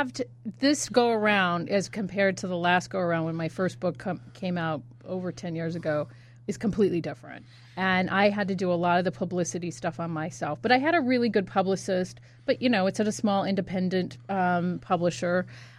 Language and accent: English; Chicago, Illinois, United States; I come from Chicago where there are murders all the time.